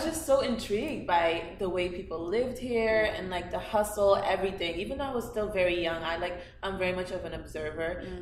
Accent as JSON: {"language": "English", "country": "Netherlands", "tie": "born or raised there", "also_born_or_lived": "Guinea / Belgium", "second_language": "English", "said": "I'm from Guinea, and I grew up in the Netherlands, which is in Europe, and I moved to Belgium with my family a few years ago. I mean, it's been like 10 years now, but yeah, so I moved to Belgium, and that's where I was raised, the Netherlands and Belgium"}